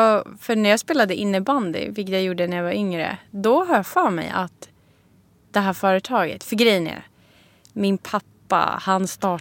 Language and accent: Swedish; Stockholm, Stockholm County, Sweden; Alltså både ja och nej, det är verkligen hemma att komma hem hit.